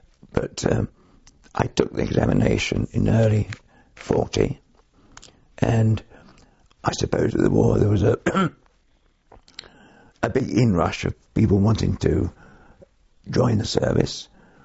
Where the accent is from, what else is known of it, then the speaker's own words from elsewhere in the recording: Newton Abbot, South West England, United Kingdom; born there; I was born in Newton Abbott, in Devonshire, in 1922.